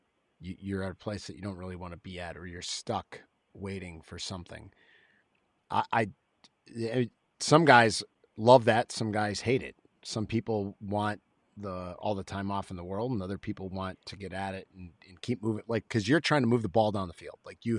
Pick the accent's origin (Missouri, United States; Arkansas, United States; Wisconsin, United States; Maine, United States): Wisconsin, United States; Milwaukee; the reality is I got to fly in Milwaukee, Wisconsin, my hometown, in the KC-135.